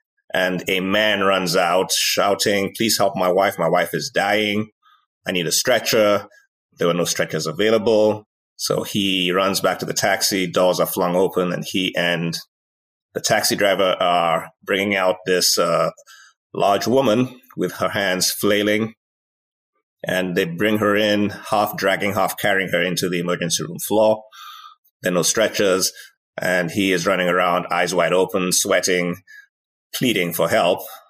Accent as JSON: {"language": "English", "region": "Lagos", "country": "Nigeria", "tie": "born or raised there", "said": "I was born in Lagos, Nigeria, in West Africa. I went to boarding school, a school called King's College Lagos. I got in there when I was 11 years of age and left there when I was 17."}